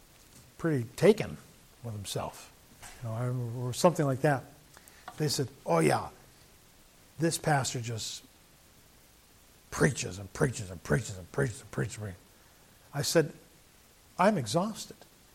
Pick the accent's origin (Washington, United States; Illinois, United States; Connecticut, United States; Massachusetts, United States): Massachusetts, United States; Agawam; I remember growing up in Agawam, Massachusetts. We had a lot of traditions.